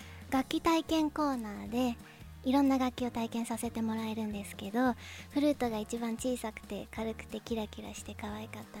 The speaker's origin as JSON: {"language": "Japanese", "town": "Kofu", "region": "Yamanashi", "country": "Japan", "tie": "born or raised there", "said": "出身も甲府になります。"}